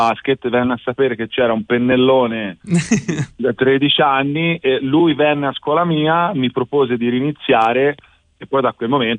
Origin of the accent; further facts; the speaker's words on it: Livorno, Tuscany, Italy; also born or lived in Florence; sono livornese, nato a Firenze, quindi toscano doc